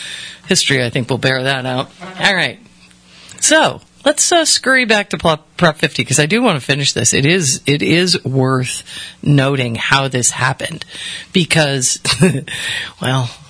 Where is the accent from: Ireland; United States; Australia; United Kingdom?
Ireland; it's a good thing I'm Irish.